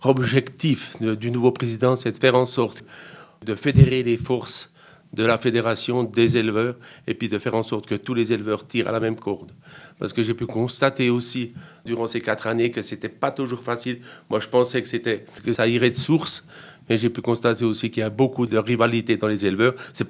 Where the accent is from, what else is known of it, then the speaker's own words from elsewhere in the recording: Jura, Switzerland; mon prédécesseur était jurassien, moi je suis jurassien.